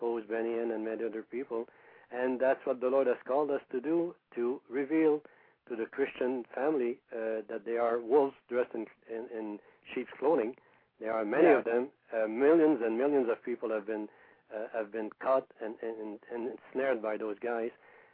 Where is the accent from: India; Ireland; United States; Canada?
Canada; Quebec; now in Vancouver, Canada; And since, you know, we are from Quebec, but we didn't feel comfortable to come back to Quebec, and our son had been to Vancouver, we decided we wanted to go to Vancouver.